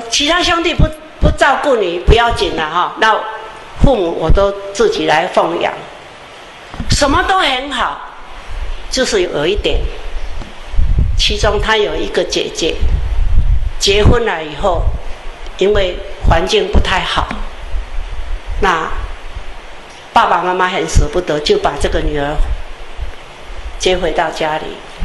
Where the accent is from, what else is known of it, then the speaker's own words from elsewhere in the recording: Taiwan; 只是呢爸爸节我们台湾人啊